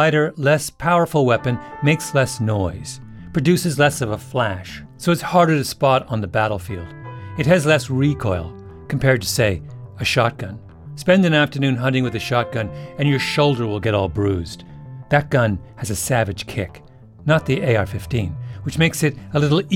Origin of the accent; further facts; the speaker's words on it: Canada; When I was growing up in Canada, I don't think I even knew anyone who'd held a gun.